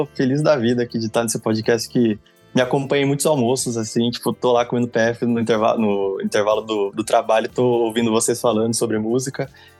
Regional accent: São Paulo, Brazil; Eu, né, sou do interior de São Paulo

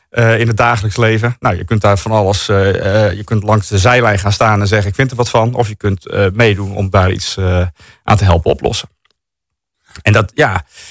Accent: Woudsend, Friesland, Netherlands; first language Frisian; Dutch is a second language; also born or lived in Delft / Noordoostpolder; Maar ik ben geboren in Delft, want mijn vader heeft op latere leeftijd gestudeerd in Delft. En op jonge leeftijd, nou, via de Noordoostpolder zijn we weer teruggekomen in Friesland vanaf... een jaar of 8 ben ik opgegroeid in Woudsens.

